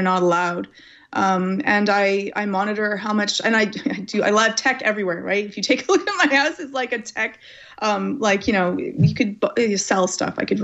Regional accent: Canada; you will end up doing it as Canadian as I am, even when you don't want to.

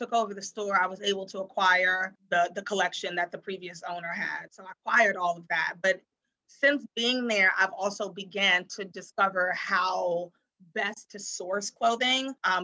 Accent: Washington, District of Columbia, United States; From the time that I was little, so I grew up in Washington, D.C.

